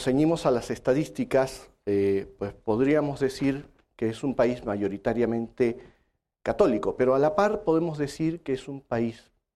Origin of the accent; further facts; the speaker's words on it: Peru; En mi país, en la ciudad de Arequipa